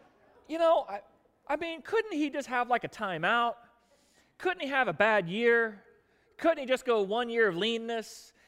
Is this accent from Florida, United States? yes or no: yes; Florida, United States; I grew up down in South Florida where it's sort of the land of the rich and plentiful.